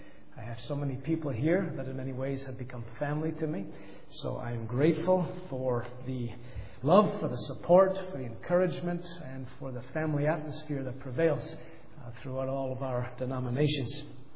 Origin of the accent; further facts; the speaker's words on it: Canada; also born or lived in Banbridge, Northern Ireland; now in United States; I was born in Banbridge, I grew up in Canada